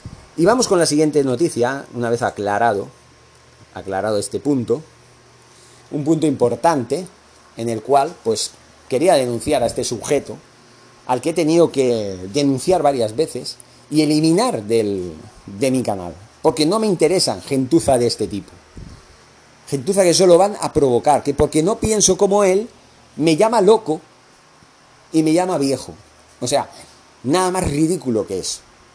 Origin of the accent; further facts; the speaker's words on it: Catalonia, Spain; ya lo saben ustedes, que yo soy catalán, me siento catalán